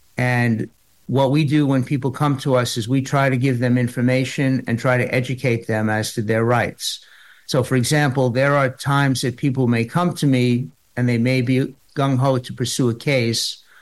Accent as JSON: {"language": "English", "town": "Rockville Centre", "region": "New York", "country": "United States", "tie": "born or raised there", "said": "Well, I grew up in Long Island, so not too far from where you guys are located, originally in Rockville Center."}